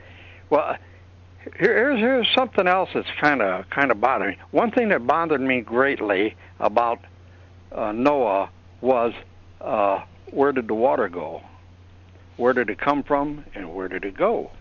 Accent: Florida, United States; I'm from Florida.

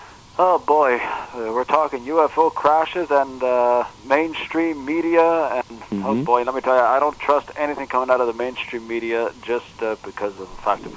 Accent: Ontario, Canada; I forget exactly how far north of it was around Cochrane, Ontario. It was about close to my hometown.

